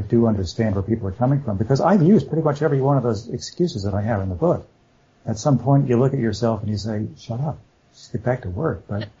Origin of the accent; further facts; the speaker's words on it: New Jersey, United States; I grew up in New Jersey and I had four brothers and so three brothers and one fairly quiet sister